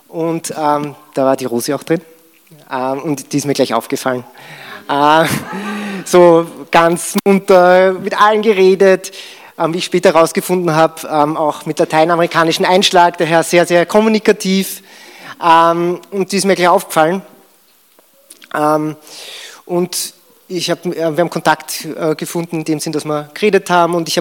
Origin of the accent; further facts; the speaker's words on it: Lower Austria, Austria; now in Vienna, Austria; Wir kommen eben aus Niederösterreich ursprünglich, wohnen jetzt in Wien.